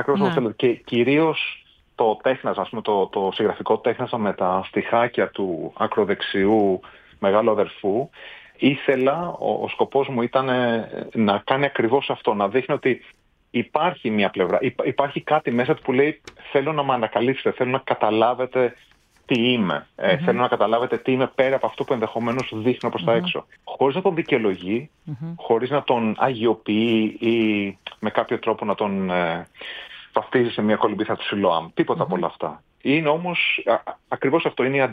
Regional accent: Athens, Attica, Greece; moved away as an adult; Είμαι Αθηναίος, όχι, είμαι Αθηναίος, έχω γεννηθεί και έχω μεγαλώσει στην Αθήνα, έχω σπουδάσει στο Πανεπιστήμιο της Αθήνας, έχω κάνει το διδακτορικό μου στο Πανεπιστήμιο της Αθήνας, οπότε αστικός βίος επί 30 έτη σε μια μεσοαστική οικογένεια

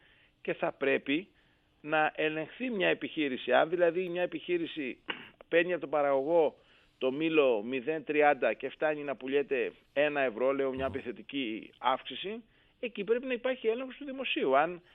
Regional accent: Piraeus, Attica, Greece; Στην Πειραιά, εκεί που μεγάλωσα και κατοικώ εγώ και η οικογένειά μου.

